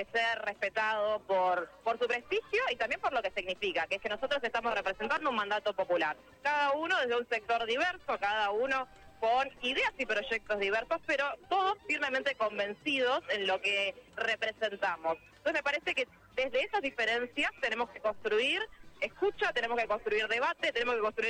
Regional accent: La Plata, Buenos Aires Province, Argentina; Yo soy de Sicardi, así.

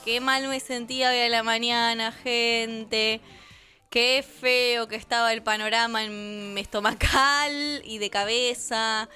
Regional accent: Oriente, Buenos Aires Province, Argentina; Que es mi pueblo no natal, porque no nací allí, pero donde he crecido y me he desarrollado en gran parte como persona.

